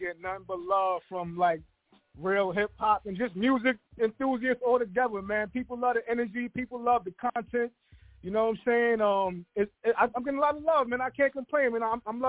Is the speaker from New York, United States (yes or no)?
yes; New York City, New York, United States; I'm born and raised in South Jamaica, Queens, New York City. Queens always been like the underdog of New York City.